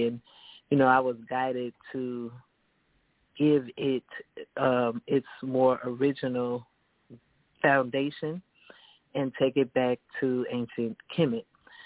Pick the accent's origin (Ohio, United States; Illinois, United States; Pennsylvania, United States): Illinois, United States; Chicago; moved away as an adult; now in Atlanta, United States; I'm from Chicago. I was raised in Chicago. And I've been here in Atlanta throughout my adulthood.